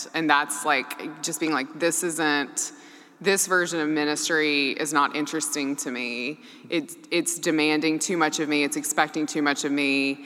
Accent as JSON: {"language": "English", "region": "Mississippi", "country": "United States", "said": "I mean, I'm from Mississippi, so like we get married as soon as we graduate from our like our undergraduate degree."}